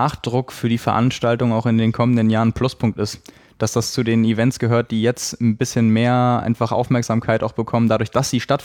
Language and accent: German; Schleswig-Holstein, Germany; Bei uns in Schleswig-Holstein